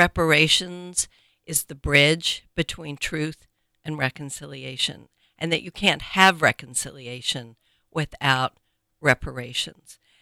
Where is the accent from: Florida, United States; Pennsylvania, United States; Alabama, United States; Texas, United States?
Pennsylvania, United States; Pittsburgh; Well, I came from Pittsburgh and my background isn't enslavers and yada, yada.